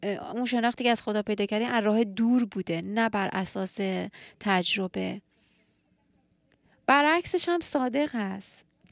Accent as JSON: {"language": "Persian", "country": "Australia", "tie": "born or raised there", "said": "از اونجایی که اگه نمیدونین، من تو استرالیا به دنیا اومدم، بزرگ شدم."}